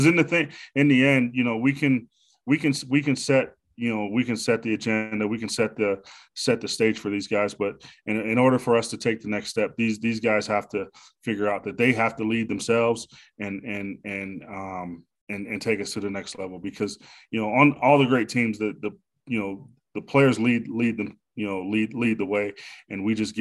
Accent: Pittsburgh, Pennsylvania, United States; I'm from the Pittsburgh area.

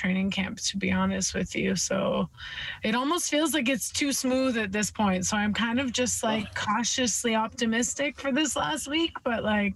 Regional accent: Canada; I was like, well, I'm Canadian. Don't worry.

